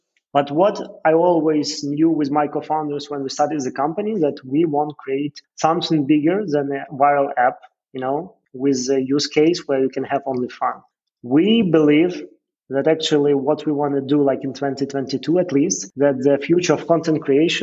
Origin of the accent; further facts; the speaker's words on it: Kyiv, Ukraine; I'm a great fan of the place where I'm from. I'm Ukrainian. I'm calling from Kyiv.